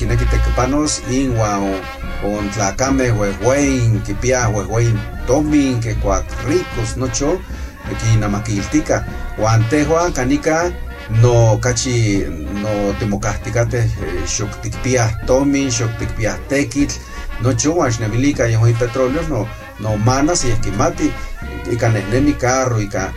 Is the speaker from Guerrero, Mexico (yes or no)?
yes; Guerrero, Mexico; soy del estado de Guerrero y bueno, lo que acabo de comentar en lengua náhuatl